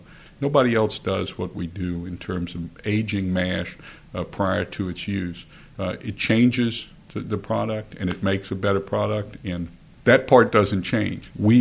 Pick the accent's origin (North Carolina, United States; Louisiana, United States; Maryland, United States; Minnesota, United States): Louisiana, United States; New Orleans; I grew up in New Orleans, but we spent all of our summers here.